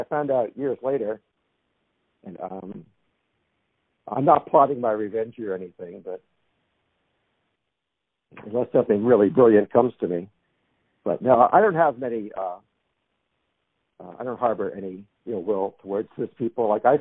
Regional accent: Columbia, Maryland, United States; we're from Columbia, Maryland, you know, in the heart of Prince George's County.

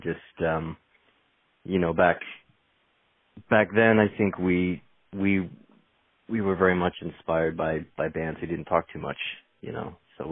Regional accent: Fairfax, Virginia, United States; Yep. Yeah, I am. Yeah, I grew up in Fairfax, Virginia. So, you know, a few minutes outside Washington, D.C.

